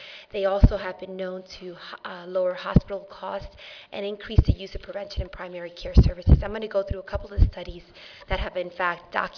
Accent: New York, United States; I'm from New York, but many of you know about the South Bronx

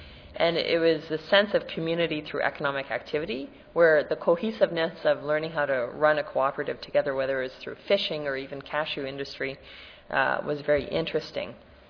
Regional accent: Canada; Different from a country like one I come from Canada

